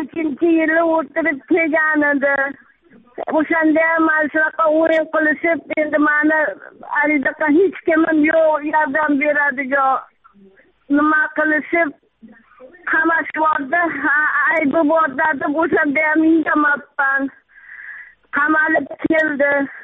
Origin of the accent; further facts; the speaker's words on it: Fergana, Fergana Region, Uzbekistan; Farg'onadanman, Oxundobayev massivdanman.